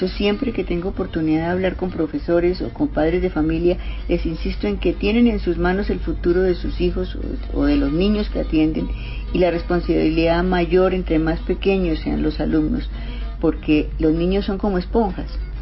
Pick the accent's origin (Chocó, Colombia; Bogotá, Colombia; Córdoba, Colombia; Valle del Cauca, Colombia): Bogotá, Colombia; Bueno, yo nací en Bogotá